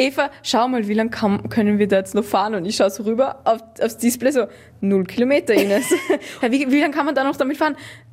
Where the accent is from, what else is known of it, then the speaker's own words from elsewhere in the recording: Salzburg, Austria; ich bin aus Salzburg.